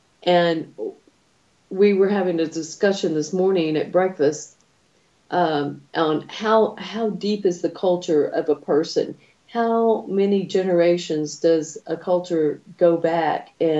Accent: Texas, United States; And I was used to something different, considering I grew up in Texas.

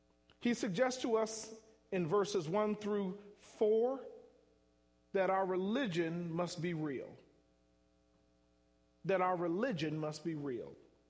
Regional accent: Cleveland, Ohio, United States; I know I'm from Cleveland. I know LeBron James, but the truth be told, Jordan is still king

